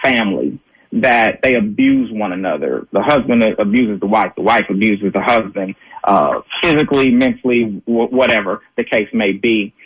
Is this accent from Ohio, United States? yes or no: no; Los Angeles, California, United States; as a black man growing up in South Central LA and understanding the dynamics of what's taking place.